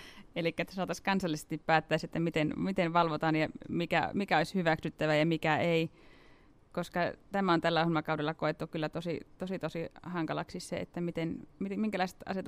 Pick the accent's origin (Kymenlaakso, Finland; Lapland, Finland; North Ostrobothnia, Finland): North Ostrobothnia, Finland; kaupungissahan minä asun, mutta en ikinä ole kaupunkilaisiksi itseäni suostunut sanomaan. Ja olen siis Pohjois-Pohjanmaalta kotoisin maatilan kasvattaja ja koko lomani vietin niin syvällä maaseudulla, kun vaan pystyy olemaan.